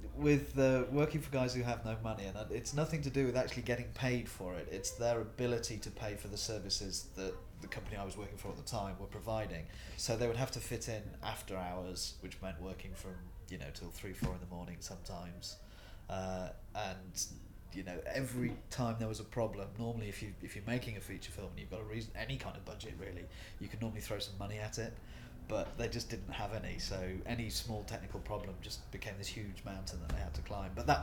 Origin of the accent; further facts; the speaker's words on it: East Midlands, United Kingdom; I'm 37 years old, and I'm from Lincolnshire.